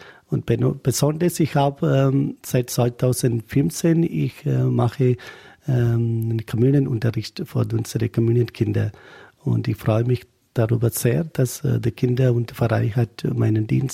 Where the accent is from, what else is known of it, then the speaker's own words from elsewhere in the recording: India; German is a second language; moved away as an adult; now in Germany; Eigentlich komme ich aus Indien und seit 2011 September hier in Deutschland bis zum Regensburg angekommen.